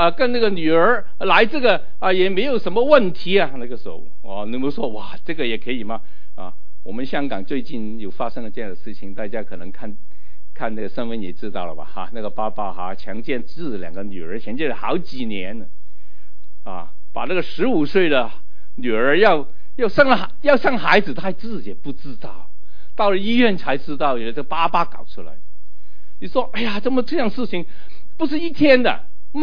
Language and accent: Chinese; Guangdong, China; 那个我们广东人吃那个用虾肉的整的饺子啊，